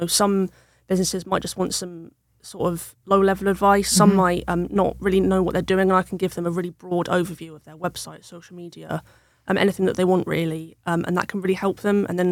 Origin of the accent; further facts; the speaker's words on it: Portsmouth, South East England, United Kingdom; Like I said, I'm from Portsmouth. I've grown up in Portsmouth.